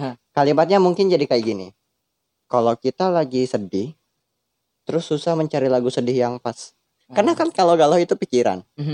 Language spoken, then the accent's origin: Indonesian; Sumatra, Indonesia; Kan kampung gue Sumatera.